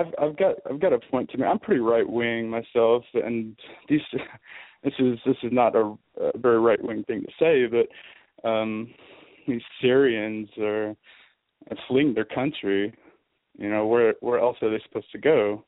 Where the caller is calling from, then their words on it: Texas, United States; It's hot down here.